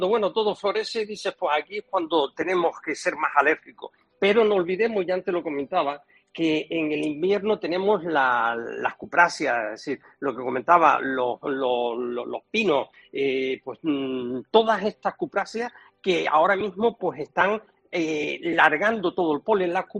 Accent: Spain; Son muchos los españoles, o somos muchos los españoles, que ahora tenemos más alergia

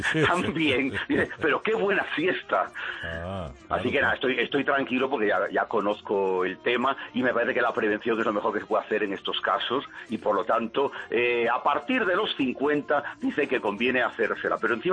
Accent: Galicia, Spain; cuando yo vivía allí de niño en Galicia

